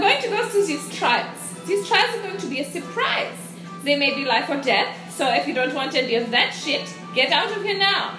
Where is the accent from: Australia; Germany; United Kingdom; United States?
Germany; Yes, I'm sorry. I was raised in Germany.